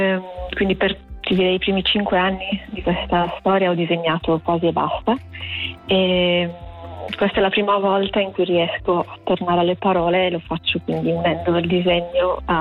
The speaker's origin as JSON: {"language": "Italian", "town": "Carbonia", "region": "Sardinia", "country": "Italy", "lives_now": "Milan, Italy", "said": "Siamo di Carbonia, quindi sud."}